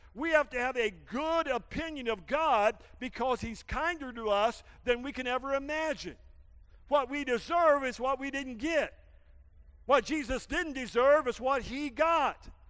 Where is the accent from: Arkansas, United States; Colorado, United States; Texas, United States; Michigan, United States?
Arkansas, United States; You know, I'm from Arkansas, and I don't pronounce half of my words correct anyway.